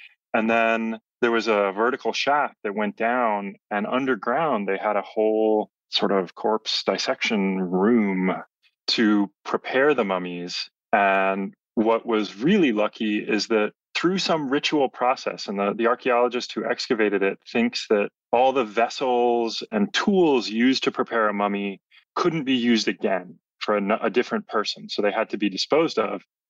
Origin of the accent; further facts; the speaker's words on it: San Jose, California, United States; Yeah, I grew up in San Jose, California.